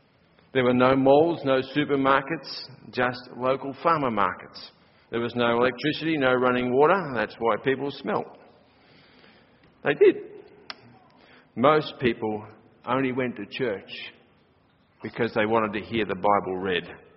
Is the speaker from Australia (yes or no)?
yes; Australia; because I'm Australian.